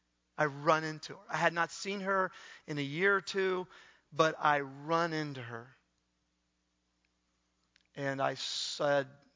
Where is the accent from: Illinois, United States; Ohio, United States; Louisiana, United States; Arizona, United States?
Ohio, United States; Newark; Now, where I grew up in Newark, Ohio, is a town of about 50,000, the area around there. So it's not large, it's not totally small.